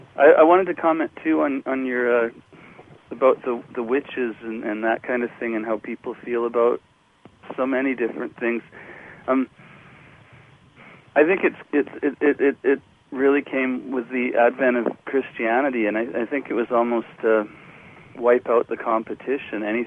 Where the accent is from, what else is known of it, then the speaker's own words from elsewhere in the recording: Canada; from Canada